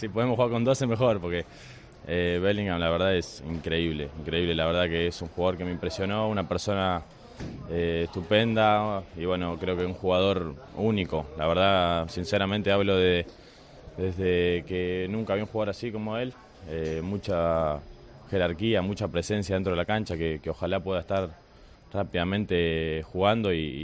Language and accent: Spanish; Argentina; moved away as an adult; vengo de Argentina, la verdad que es un salto muy grande venir de Argentina a Europa